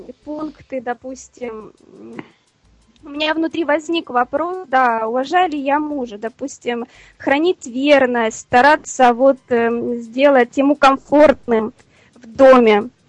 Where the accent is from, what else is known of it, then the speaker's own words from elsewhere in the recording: Kharkiv, Kharkiv Oblast, Ukraine; now in Crimea; Я вообще сама из Харькова. Вот. Я буквально второй год живу в Крыму. У меня здесь муж и его родственники местные.